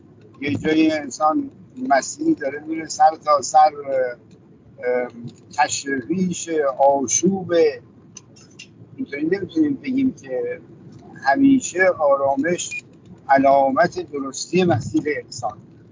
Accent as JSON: {"language": "Persian", "country": "Iran", "said": "ما ایرانی هستیم شیعه هستیم"}